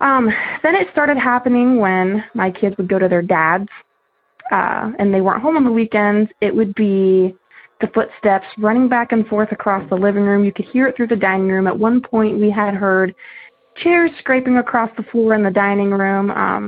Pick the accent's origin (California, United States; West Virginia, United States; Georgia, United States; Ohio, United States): Ohio, United States; Howard; I'm from Howard, Ohio.